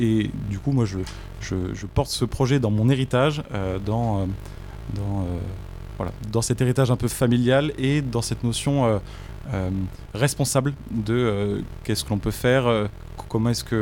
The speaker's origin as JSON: {"language": "French", "town": "Marseille", "region": "Provence-Alpes-Côte d'Azur", "country": "France", "said": "je suis marseillais, je suis de la cinquième génération d'une famille italienne immigrée"}